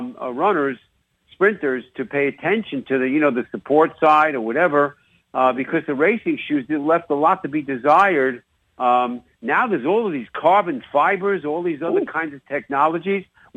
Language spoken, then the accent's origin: English; New York, United States; accent: New York; We gotta mix the accents between my New York accent and your Jamaican and Canadian.